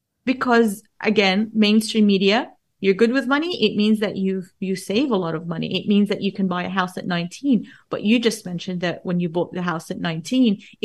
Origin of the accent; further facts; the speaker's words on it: Jordan; So I grew up in the Middle East, and I grew up in the 80s and the 90s. And while I was growing up, there was like so much war around us, around Jordan, where I grew up.